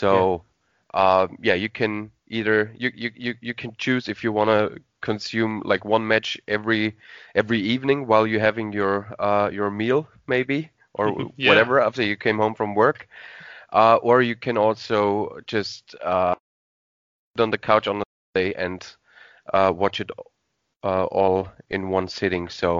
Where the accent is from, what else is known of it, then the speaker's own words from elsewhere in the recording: Austria; English is a second language; even though I'm from Austria.